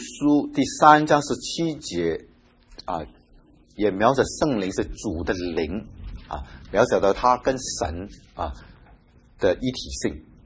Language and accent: Chinese; Hong Kong; moved away as an adult; also born or lived in Taiwan; 我记得我从小在香港的双都会长大啊，在那边受洗十几年